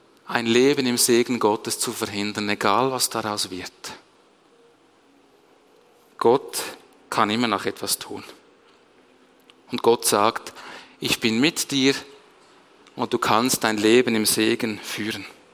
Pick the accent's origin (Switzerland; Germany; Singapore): Switzerland; Als Schweizer würde ich doch sagen, wenn du die Freiheit wählen kannst und die Gefangenschaft, dann wählst du logischerweise die Freiheit.